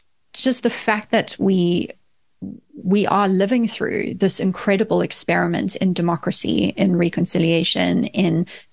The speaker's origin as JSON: {"language": "English", "country": "South Africa", "tie": "born or raised there", "said": "that I am a South African and I was shaped by South Africa"}